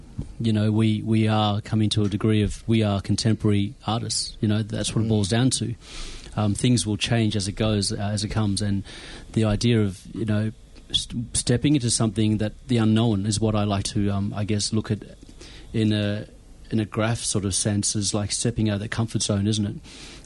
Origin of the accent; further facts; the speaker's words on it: Western Australia, Australia; I'm brought up from the Kimberleys, and I was brought up with, I guess, a lot of knowledge in regards to ceremony.